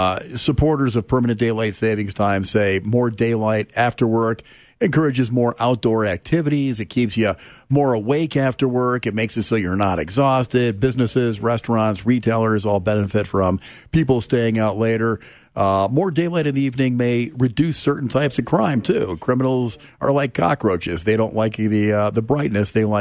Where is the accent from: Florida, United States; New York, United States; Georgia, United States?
New York, United States; now in Oklahoma City, United States; I'm originally, and don't hold this against me, I'm originally a New Yorker. I consider myself a recovering New Yorker.